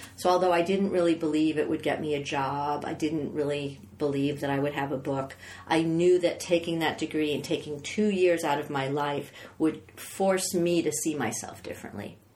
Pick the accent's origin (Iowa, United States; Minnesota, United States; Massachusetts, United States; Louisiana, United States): Massachusetts, United States; Boston; I was from Boston. Nobody has a car.